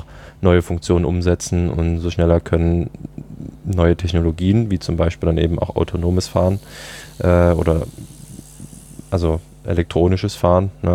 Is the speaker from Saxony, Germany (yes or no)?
yes; Dresden, Saxony, Germany; zurück nach Deutschland gekommen bin, zurück in meine Heimatstadt Dresden